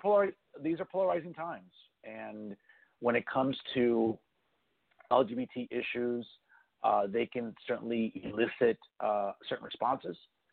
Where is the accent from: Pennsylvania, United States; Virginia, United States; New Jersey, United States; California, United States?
New Jersey, United States; where I grew up in Hudson County, predominantly a very Latino type of, you know, area.